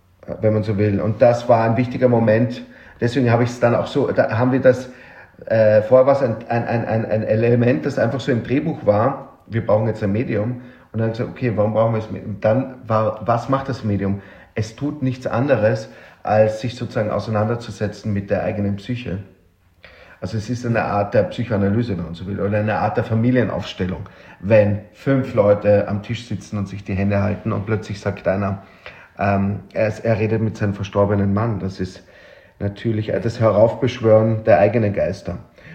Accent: Vienna, Austria; Neogotischer Baustil, so, es sieht so aus wie das Rathaus bei uns in Wien, also wirklich unheimlich

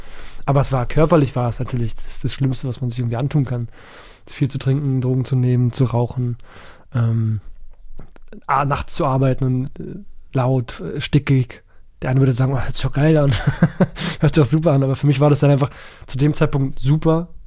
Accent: Berlin, Germany; als Berliner Junge

